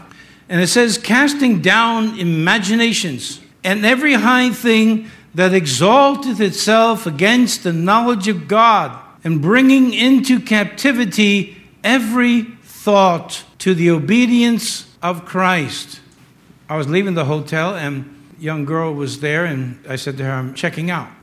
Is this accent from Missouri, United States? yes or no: no; Yonkers, New York, United States; And I grew up in New York City, as you know, Yonkers, actually.